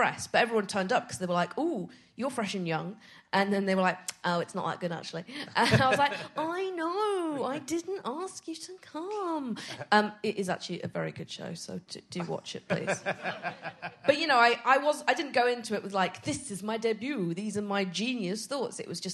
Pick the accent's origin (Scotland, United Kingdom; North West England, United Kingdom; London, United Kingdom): Scotland, United Kingdom; Edinburgh; because I'm from Edinburgh